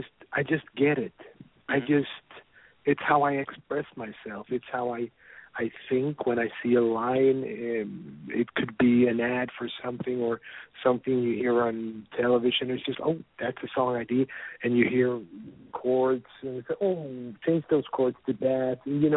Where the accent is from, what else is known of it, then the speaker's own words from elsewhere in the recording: Sweden; English is a second language; like you said, I'm from Sweden.